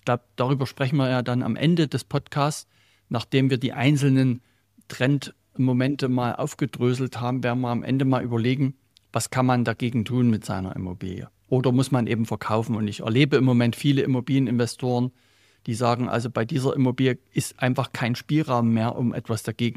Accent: Saxony, Germany; Also man sieht das hier in meiner Heimat im Erzgebirge.

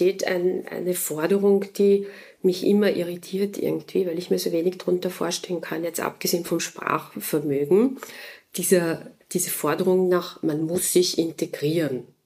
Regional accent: Austria; finde ich ja fast schon als Österreicherin abstoßend teilweise

